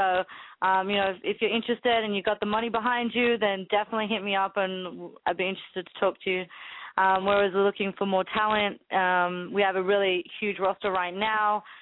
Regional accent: Australia; I'm Aussie too, so it's all good.

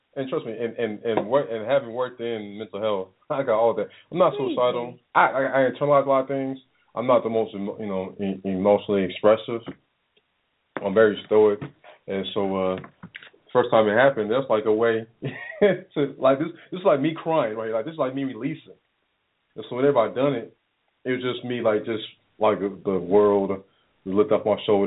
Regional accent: Denver, Colorado, United States; And then growing up in Denver, where it's snow

